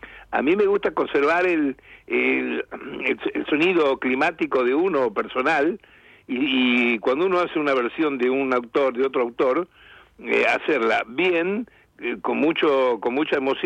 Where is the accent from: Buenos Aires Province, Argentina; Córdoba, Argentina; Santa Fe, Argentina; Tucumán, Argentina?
Santa Fe, Argentina; Rosario; Soy rosarino, soy nieto de andaluces y piamonteses